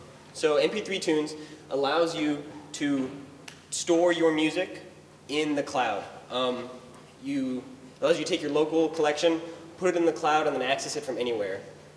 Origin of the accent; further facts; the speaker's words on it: United States; from the States.